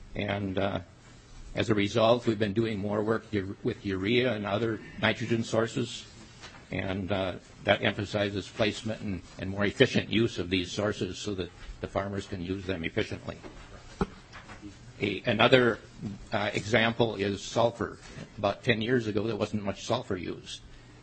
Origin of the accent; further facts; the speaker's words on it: Minnesota, United States; for the record … from Grant County